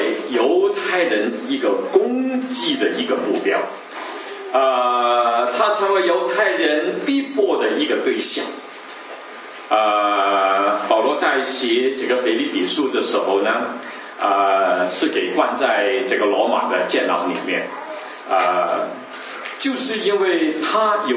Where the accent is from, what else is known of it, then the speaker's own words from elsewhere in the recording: Hong Kong; 我是从香港来的啊，我在香港出生。